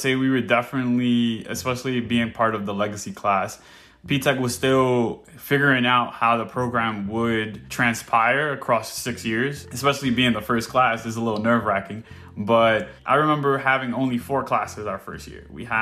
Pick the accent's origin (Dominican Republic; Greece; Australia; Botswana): Dominican Republic; English is a second language; I immigrated from the Dominican Republic. I was initially born there. English is my second language.